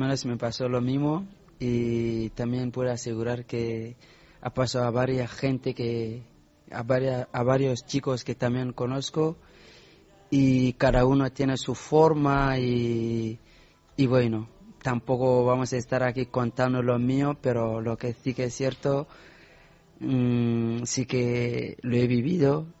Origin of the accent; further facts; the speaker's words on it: Mali; Spanish is a second language; Pues también soy de Mali.